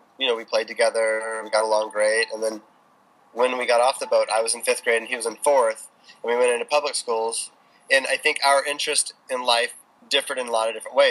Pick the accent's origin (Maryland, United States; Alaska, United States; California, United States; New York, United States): Alaska, United States; also born or lived in Central America; I would say my first 5 years up in Alaska. And then my parents bought a sailboat and homeschooled my brother and I down in Central America on a sailboat.